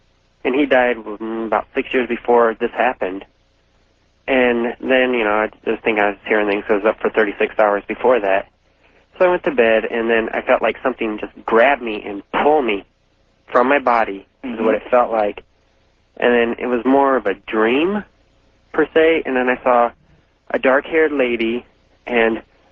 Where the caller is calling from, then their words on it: Omaha, Nebraska, United States; I'm calling from Omaha, Nebraska.